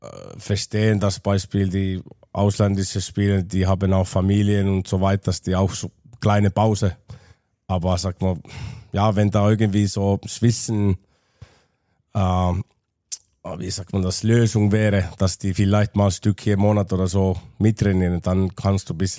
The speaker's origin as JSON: {"language": "German", "country": "Finland", "second_language": "German", "said": "weil ich bin Finne und ich habe das skandinavische Sommertraining in meinem Kopf"}